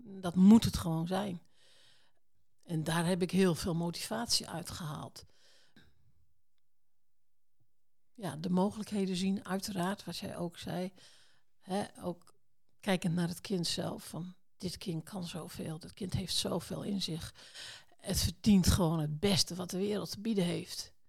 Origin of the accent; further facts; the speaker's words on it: Friesland, Netherlands; Ja, ik ben een Fries, hè? Wij zijn koppig.